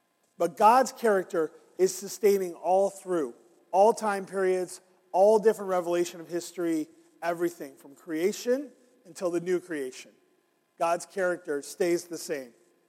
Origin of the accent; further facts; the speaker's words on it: Canada; But I grew up in the Great White North.